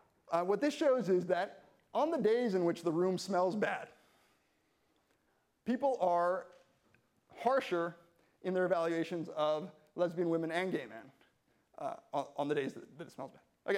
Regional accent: California, United States; So I was raised in California.

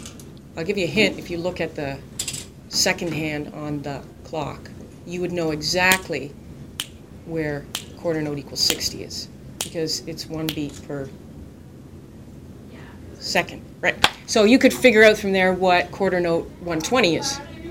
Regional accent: Ontario, Canada; I'm old enough to remember growing up in rural Ontario. I'm Canadian.

